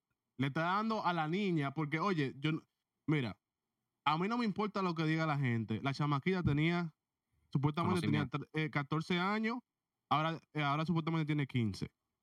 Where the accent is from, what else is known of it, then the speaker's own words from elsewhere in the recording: Dominican Republic; Juanca está ahí, que es dominicano, yo soy dominicano